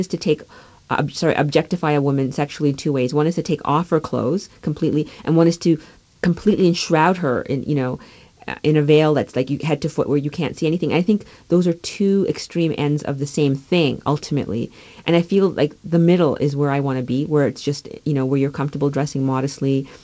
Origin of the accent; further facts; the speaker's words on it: Canada; for years as a kid growing up in Canada